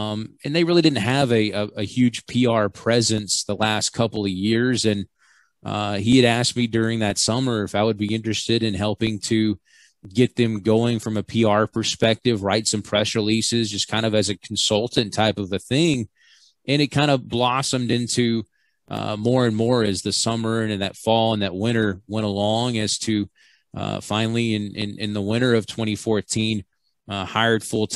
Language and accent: English; Jackson, Tennessee, United States; that was for my hometown team in Jackson, Tennessee.